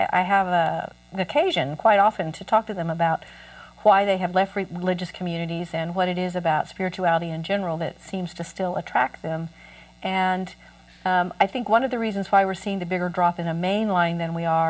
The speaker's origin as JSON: {"language": "English", "region": "Oklahoma", "country": "United States", "tie": "born or raised there", "said": "I'm from Oklahoma when I walk through the fields of the small town I grew up in."}